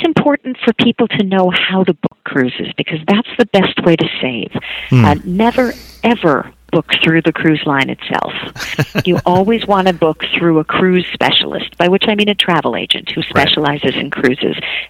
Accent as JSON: {"language": "English", "region": "New York", "country": "United States", "tie": "born or raised there", "said": "I don't do that in my hometown of New York. I'm a mom of two"}